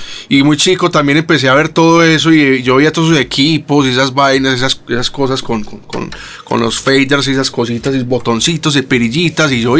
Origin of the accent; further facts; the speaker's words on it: Medellín, Antioquia, Colombia; mi padre tenía un trío de serenatas conocido aquí en el barrio Santa Mónica, en Medellín, que fue donde yo nací.